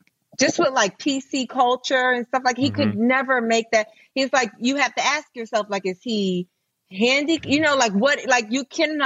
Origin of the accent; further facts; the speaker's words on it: New York, United States; So like I grew up in New York, right? In New York, you live in skyscrapers and stuff.